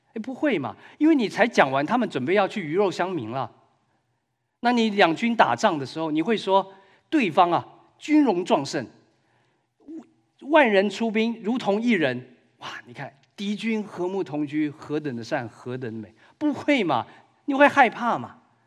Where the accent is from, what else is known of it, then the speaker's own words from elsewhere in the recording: China; 我们中国人有中国我们的礼节，温良恭俭让